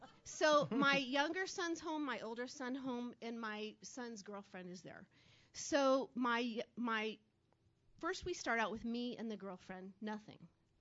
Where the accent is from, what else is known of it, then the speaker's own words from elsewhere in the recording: Council Bluffs, Iowa, United States; Council Bluffs.